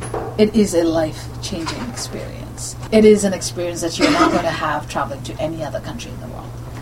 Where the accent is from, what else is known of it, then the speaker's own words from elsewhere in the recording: India; I love being in India, especially since I am from India.